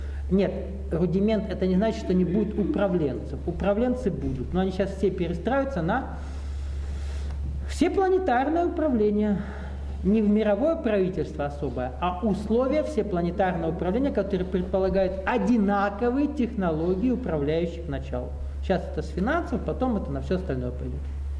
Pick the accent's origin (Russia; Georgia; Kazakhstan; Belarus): Russia; там просто я россиянин